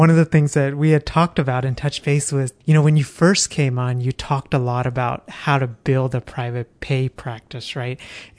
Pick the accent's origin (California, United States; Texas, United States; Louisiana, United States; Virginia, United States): Texas, United States; it was down in Texas, my home state.